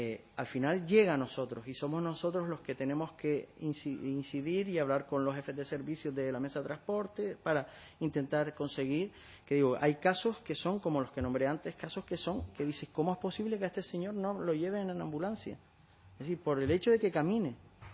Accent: Canary Islands, Spain; Yo he veraneado toda mi vida en Lanzarote, yo soy de Gran Canaria, he veraneado toda mi vida en Lanzarote

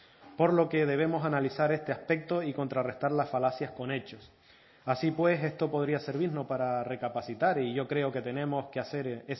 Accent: Canary Islands, Spain; como canarios saben que los canarios somos profundamente europeístas

